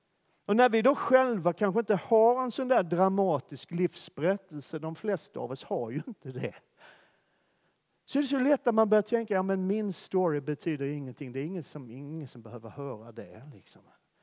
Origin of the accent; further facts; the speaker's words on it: Malmö, Skåne, Sweden; Jag växte upp i Malmö. Världens vackraste stad.